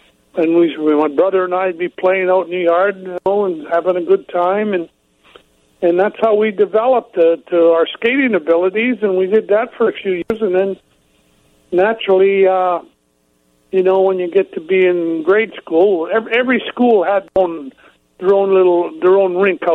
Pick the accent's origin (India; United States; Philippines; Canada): Canada; Sault Ste. Marie, Ontario